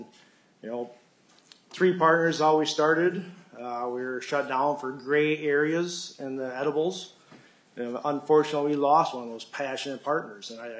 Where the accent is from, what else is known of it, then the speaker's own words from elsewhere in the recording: Austin, Minnesota, United States; I'm from Austin, Minnesota.